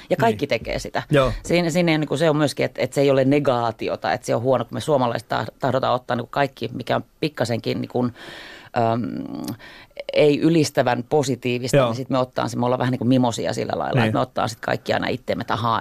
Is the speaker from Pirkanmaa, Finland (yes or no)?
no; Helsinki, Uusimaa, Finland; Mä oon ihan Helsingistä kotoisin.